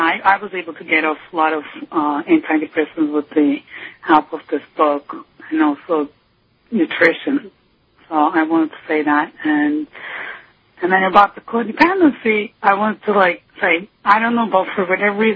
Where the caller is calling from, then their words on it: Istanbul, Turkey; I'm calling from Turkey.